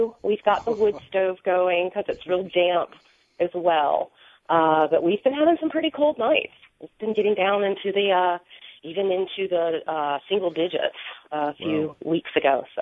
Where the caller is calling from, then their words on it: Burnsville, North Carolina, United States; I am calling you from Western North Carolina, Burnsville. It's about 30 miles northeast of Asheville in the mountains, the Blue Ridge Mountains.